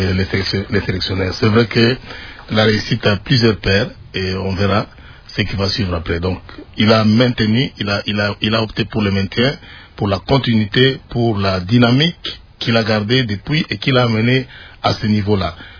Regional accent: DR Congo; Nous sommes des Congolais.

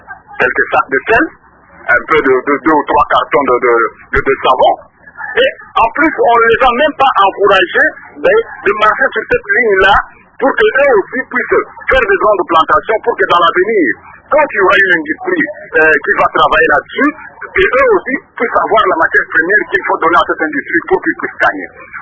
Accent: DR Congo; Nous sommes congolais, nous vivons des réalités ici.

